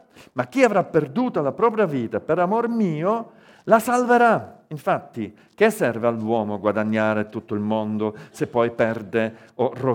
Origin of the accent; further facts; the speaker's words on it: Calabria, Italy; Noi siamo calabresi in questo modo, senza pensarci, nati qua, cresciuti qua e alla fine eccoci qua.